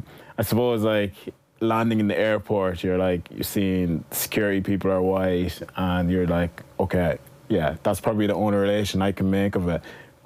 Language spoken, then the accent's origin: English; Liberia; now in Ireland; growing up in Liberia